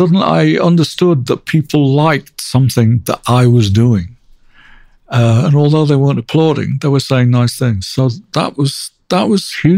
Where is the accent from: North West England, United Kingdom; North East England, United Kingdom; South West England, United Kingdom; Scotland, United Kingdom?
North West England, United Kingdom; Manchester; I grew up in Manchester, outside Manchester.